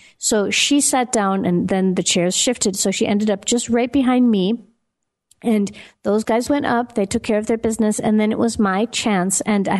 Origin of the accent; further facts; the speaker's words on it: United States; now in Johannesburg, South Africa; one of the things about me living in Johannesburg and getting used to being here after being American and living in a few other countries